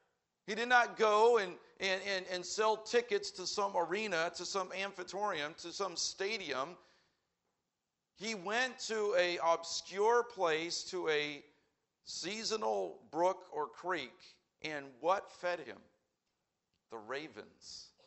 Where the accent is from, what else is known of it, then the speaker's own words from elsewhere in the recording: Indianapolis, Indiana, United States; I know I'm from Indianapolis, big city.